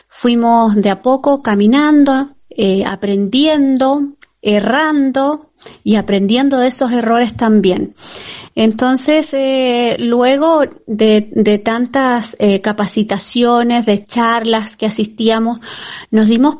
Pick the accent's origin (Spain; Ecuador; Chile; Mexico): Chile; Colbún, Maule; de Agroapícola Rabones, de la región del Maule, de la comuna de Colbún, de la precordillera de Colbún, de Chile.